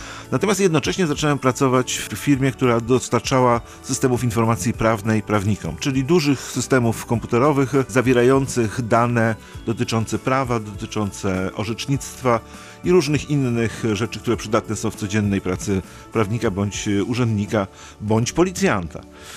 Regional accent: Gdańsk, Pomeranian Voivodeship, Poland; moja mama jest kociewianką i tutaj z Kociewia pochodzi. I sam w wieku 3 lat przeprowadziłem się do Gdańska i tak naprawdę wszystko, co pamiętam, to jest Pomorze.

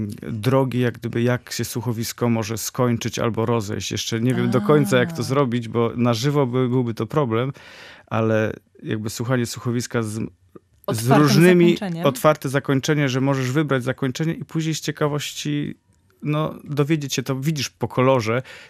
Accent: Michałowo, Pomeranian Voivodeship, Poland; jesteśmy ze wsi Michałowo, to jest gmina Główczyce, powiat słupski, więc od Gdańska no kawałek, ale województwo pomorskie.

